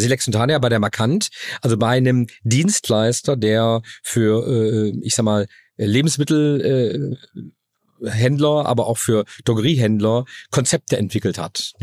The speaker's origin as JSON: {"language": "German", "town": "Dormagen", "region": "North Rhine-Westphalia", "country": "Germany", "tie": "born or raised there", "said": "Ja, und ich bin in Köln geboren, in Dormagen aufgewachsen. Also alles hier so ein bisschen im Speckgürtel."}